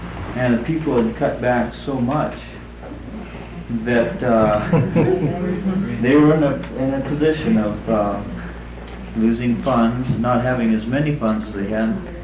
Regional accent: California, United States; We're from Northern California, and last year we went through a drought.

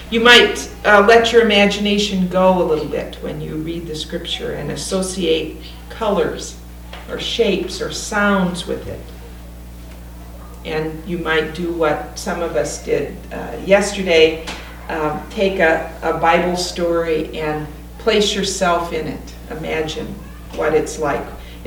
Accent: Missouri, United States; I mean, I grew up in Missouri Synod Lutheran in Missouri, and I was taught that dancing was wrong.

